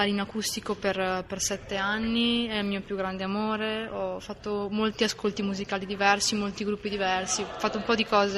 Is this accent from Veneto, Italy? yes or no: yes; Verona, Veneto, Italy; Da Verona, città.